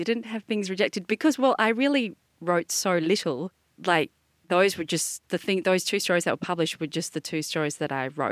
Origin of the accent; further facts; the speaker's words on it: Perth, Western Australia, Australia; now in Melbourne, Australia; Yeah, I grew up in Western Australia in Perth. I studied law there, and I was miserable and terrible at it.